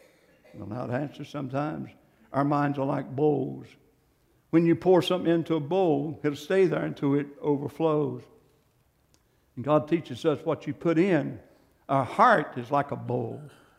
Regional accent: United States; accent: Johnson County; I might be mocked because of my Johnson County accent.

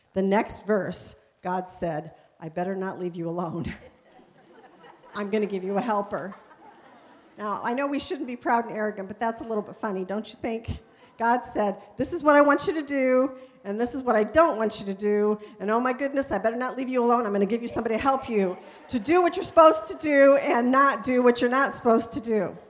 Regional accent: Hammond, Indiana, United States; born there; When I was born in Hammond, Indiana, I was the first of all of my relatives that were born in the North.

